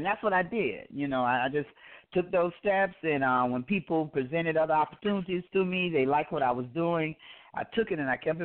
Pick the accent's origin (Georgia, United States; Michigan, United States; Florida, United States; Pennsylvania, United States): Georgia, United States; Columbus; I'm from Columbus, Georgia.